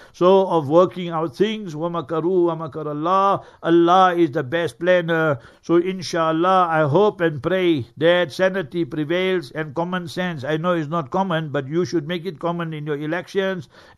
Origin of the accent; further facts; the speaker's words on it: South Africa; I'm a South African citizen, we don't have passport of other countries